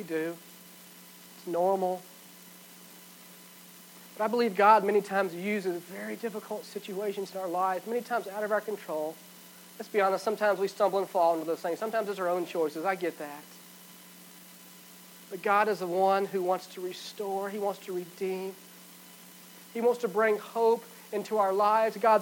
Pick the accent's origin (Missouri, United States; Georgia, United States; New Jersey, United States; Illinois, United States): Georgia, United States; Atlanta; now in Elk City, United States; So we come to Elk City, and I'm not from Elk City. I grew up in Atlanta, and I'm just going to be honest with you, this was culture shock beyond belief.